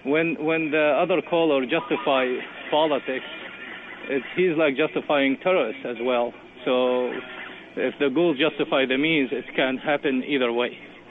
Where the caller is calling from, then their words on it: Iraq; I am from Iraq myself